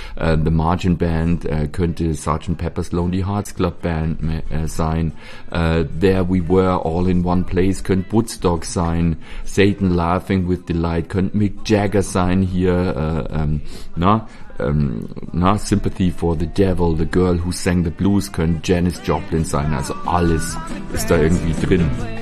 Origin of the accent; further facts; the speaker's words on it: Bavaria, Germany; Gemüsepfanne, Grünkohl, gibt es bei uns in Bayern ganz wenig